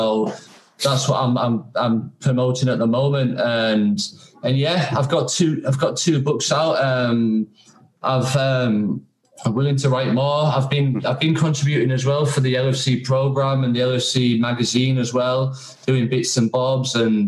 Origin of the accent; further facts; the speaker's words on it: Yorkshire and the Humber, United Kingdom; I mean, I'm from Yorkshire